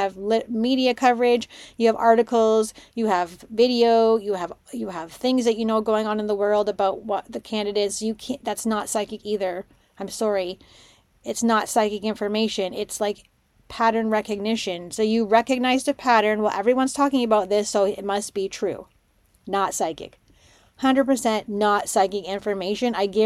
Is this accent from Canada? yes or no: yes; Canada; Plus, I'm Canadian.